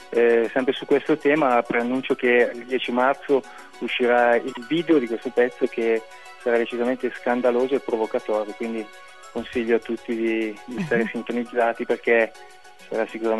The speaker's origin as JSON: {"language": "Italian", "region": "Aosta Valley", "country": "Italy", "said": "io sono valdostano e non so se si sa, ma noi qui in Valdosta abbiamo il primato di alcolismo"}